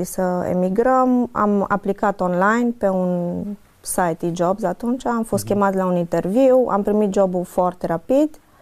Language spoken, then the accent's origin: Romanian; Oradea, Bihor County, Romania; sunt din Oradea, am absolvit Facultatea de Management din cadrul Universității Emanuel.